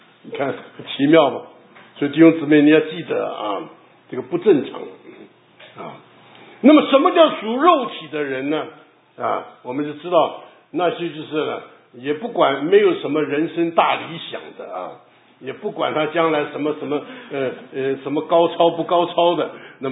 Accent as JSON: {"language": "Chinese", "country": "China", "said": "那全世界没一个国家能赶得上我们中国人这么厉害的"}